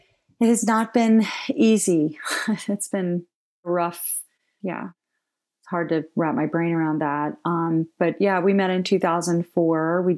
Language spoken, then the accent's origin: English; Ohio, United States; even though she's from Alabama and I'm from Ohio, we had very similar sensibilities